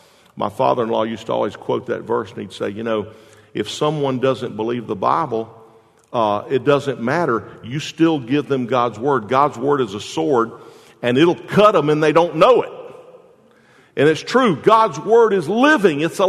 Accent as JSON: {"language": "English", "town": "Jacksonville", "region": "Florida", "country": "United States", "tie": "born or raised there", "said": "For me, I grew up in Jacksonville. I grew up in a single-parent home"}